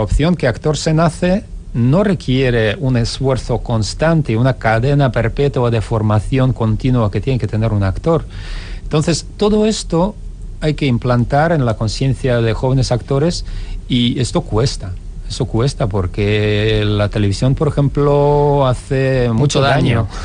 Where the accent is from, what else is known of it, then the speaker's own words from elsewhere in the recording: Bilbao, Basque Country, Spain; also born or lived in Moscow, Russia; aunque ya sabemos que los bilbaínos nacemos donde nos da la gana, y nací en Moscú por circunstancias geopolíticas.